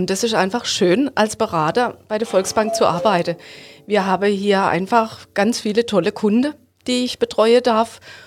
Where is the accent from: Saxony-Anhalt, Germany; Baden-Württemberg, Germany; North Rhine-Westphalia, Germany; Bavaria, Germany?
Baden-Württemberg, Germany; Hofweier; Ich komme aus Hofweier.